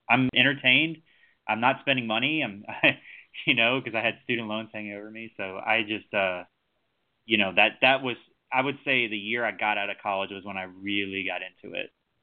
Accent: Baton Rouge, Louisiana, United States; I grew up in Baton Rouge, so I was a Saints fan

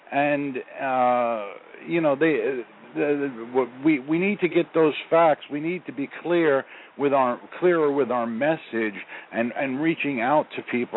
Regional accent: Florida, United States; I'm from Florida.

